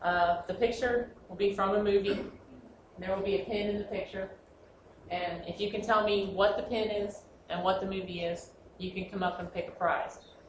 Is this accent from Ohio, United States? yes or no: yes; Cincinnati, Ohio, United States; I'm from Cincinnati, Ohio.